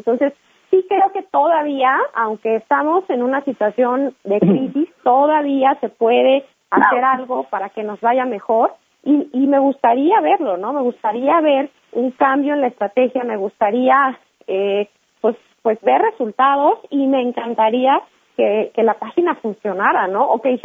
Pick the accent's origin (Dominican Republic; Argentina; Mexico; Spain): Mexico; Nosotros como mexicanos decimos, bueno, a ver, ¿para qué haces esta página que ni sirve?